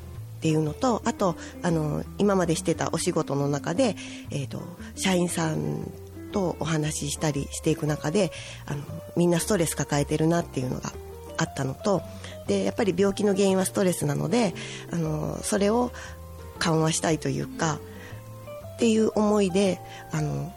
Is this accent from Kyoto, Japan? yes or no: no; Osaka, Japan; now in Iwaki, Japan; 大阪生まれ大阪育ちですね。仕事で兵庫県の三田市にいました